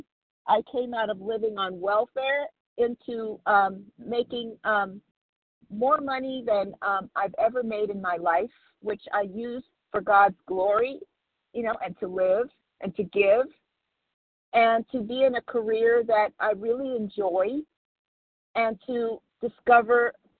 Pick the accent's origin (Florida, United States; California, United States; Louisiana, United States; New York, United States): California, United States; Palmdale; I am from Palmdale, California